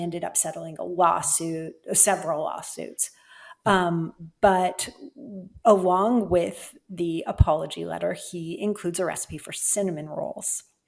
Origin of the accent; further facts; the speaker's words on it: Seattle, Washington, United States; He's also from my hometown originally. He's from Seattle, and he is Italian, and I am as well.